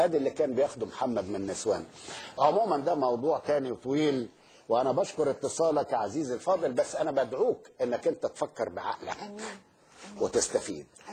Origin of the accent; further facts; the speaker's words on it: Egypt; على رأي مثل عندنا في مصر